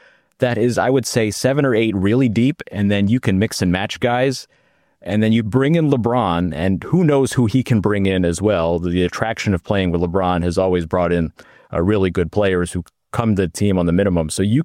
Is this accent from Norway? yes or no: no; Philippines; I'm Filipino, and the Filipinos love basketball.